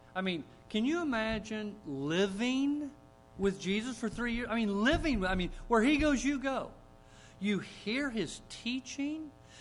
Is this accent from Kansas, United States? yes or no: yes; Kansas, United States; I was raised in the church. And I was raised in Kansas, and we were taught a works-oriented salvation.